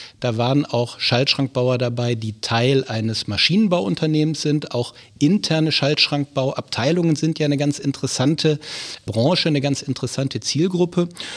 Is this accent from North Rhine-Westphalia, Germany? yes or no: yes; Aachen, North Rhine-Westphalia, Germany; bin also zum Studium nach Aachen zurückgekehrt